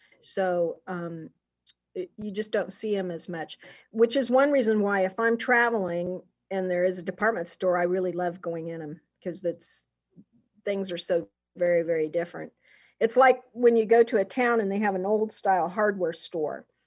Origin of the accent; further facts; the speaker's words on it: Wichita, Kansas, United States; when I was growing up, I grew up in Wichita.